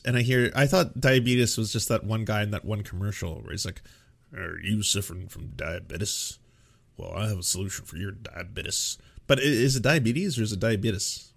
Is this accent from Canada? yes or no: yes; Canada; See, okay, so as a Canadian, we didn't really hear diabetes said that way.